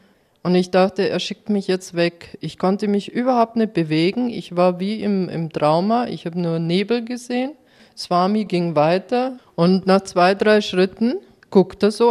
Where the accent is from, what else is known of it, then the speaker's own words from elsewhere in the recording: Germany; Wo kommst du her? Und ich war so benebelt, ich sagte dann nur German.